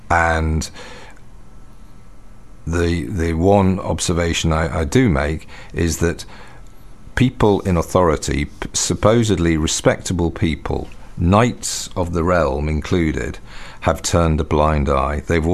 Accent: Liverpool, North West England, United Kingdom; because I come from Liverpool originally

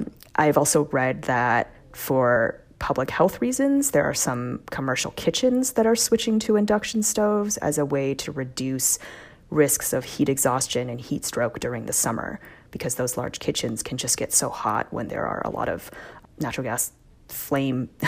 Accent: New York, United States; as a New Yorker, I'm in an apartment where I don't have a window in my kitchen

